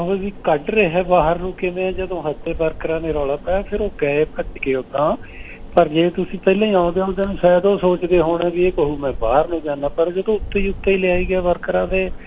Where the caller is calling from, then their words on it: Ontario, Canada; ਦੇਖੋ ਅਸੀਂ ਕੈਨੇਡਾ ਦੇ ਵਿਚ ਆ